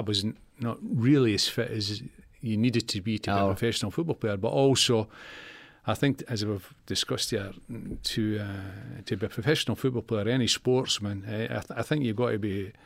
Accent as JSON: {"language": "English", "region": "Scotland", "country": "United Kingdom", "moved": "yes", "said": "But when I came down from Leeds to Leeds from Scotland, Don Revy put me between Eddie Gray and Peter Lorimer to get stripped"}